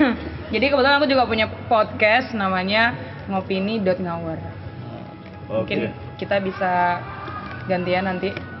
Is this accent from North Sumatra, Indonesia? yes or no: no; Batam, Riau Islands, Indonesia; Jadi aku SMP di M. Nah, kebetulan aku anak Batu Aji.